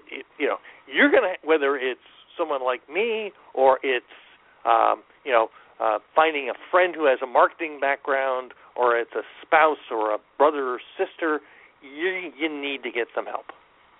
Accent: Austin, Texas, United States; Yeah, I'm from Austin. I'm cool. our motto here is keep Austin weird.

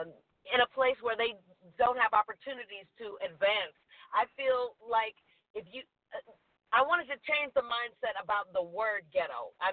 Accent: Compton, California, United States; I tell them that I'm from Compton. I'm from the hood, you know.

